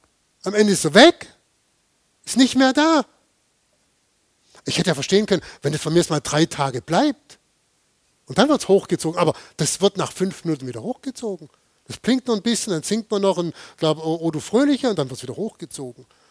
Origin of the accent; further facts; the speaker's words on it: Biberach, Baden-Württemberg, Germany; Ich komme aus Biberach und an Heiligabend, da gibt es in Biberach immer ein ganz besonderes Event.